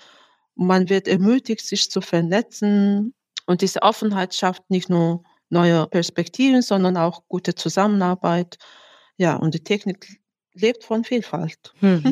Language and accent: German; Mongolia; German is a second language